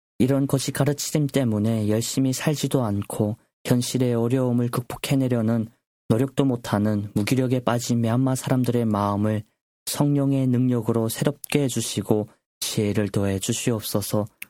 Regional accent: North Korea; 사실 제가 나고 자란 고향 북조선도 군대가 제일 힘이 세지요.

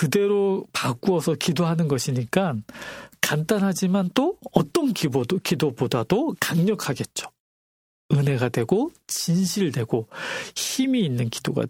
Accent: Jeju, South Korea; 제가 제주도에서 어린 시절을 보냈거든요.

